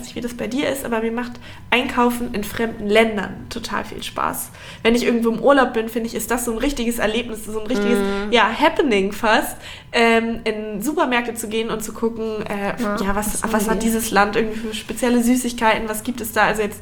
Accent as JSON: {"language": "German", "region": "Hamburg", "country": "Germany", "said": "gut, wir kommen beide aus Hamburg, da ist es auch noch viel"}